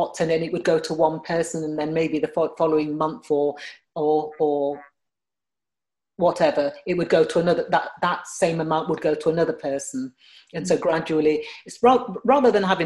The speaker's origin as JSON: {"language": "English", "town": "Sheffield", "region": "Yorkshire and the Humber", "country": "United Kingdom", "tie": "born or raised there", "said": "eventually they moved up to Sheffield, which is my hometown."}